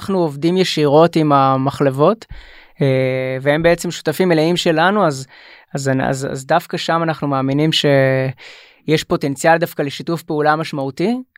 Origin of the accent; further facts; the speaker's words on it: Alon HaGalil, Northern District, Israel; אני גדלתי בעמק ישראל, ביישוב שנקרא אלון הגליל, שני ההורים שלי מושבניקים, סבא שלי היה חקלאי ובין השאר גם רפתן.